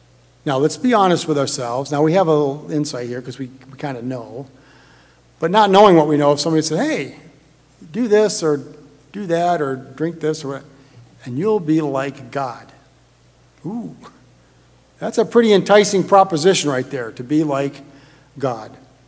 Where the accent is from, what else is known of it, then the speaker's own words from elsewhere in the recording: Michigan, United States; I'm from Michigan, so who would, like, why would that even be a problem, right? But that's a big thing. I mean, when I grew up in southern Michigan